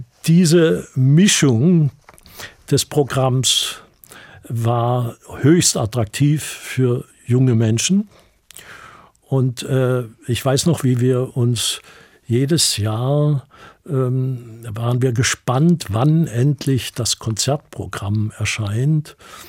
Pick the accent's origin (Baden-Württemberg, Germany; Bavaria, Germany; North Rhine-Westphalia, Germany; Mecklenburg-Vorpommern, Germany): Baden-Württemberg, Germany; Staufen; Ich komme ja aus Staufen und bin dort aufgewachsen und lebe jetzt auch wieder dort